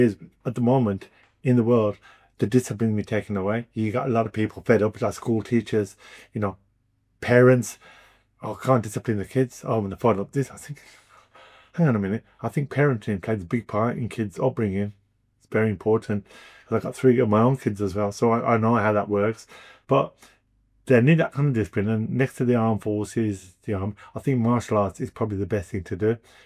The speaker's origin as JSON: {"language": "English", "town": "Birmingham", "region": "West Midlands", "country": "United Kingdom", "tie": "born or raised there", "said": "But because I'm a Brummie and I loved hometown Birmingham, I didn't really want to take that big step up."}